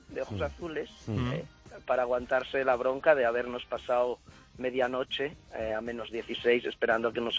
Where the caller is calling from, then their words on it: Asturias, Spain; Bueno, soy de Asturias, pero quería comentar una situación que me pasó en Bratislava.